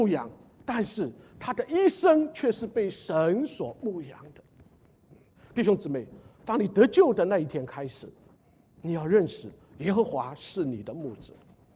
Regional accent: China; 我从大陆来到这里的时候

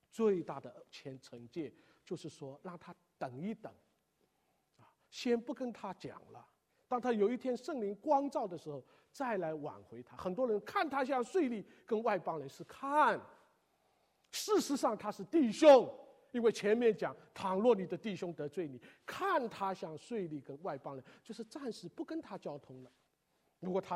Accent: China; 就我们大陆人讲，不能添油加酱

